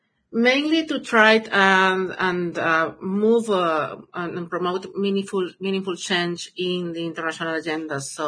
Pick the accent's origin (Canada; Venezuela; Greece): Venezuela; I am from Venezuela, and when we had this happen in Venezuela